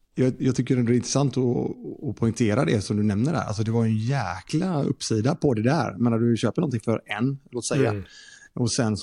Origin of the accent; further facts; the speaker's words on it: Lindome, Västra Götaland County, Sweden; vi hade ett bageri i Lindome där jag kommer ifrån.